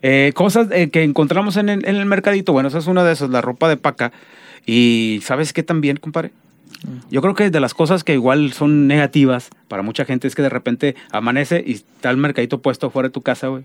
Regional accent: Mexico; como buen mexicano, pues uno calza ahí del 6, del 7

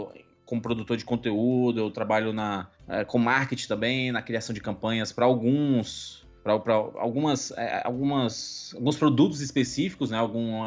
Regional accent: Ceará, Brazil; sou cearense, nordestino.

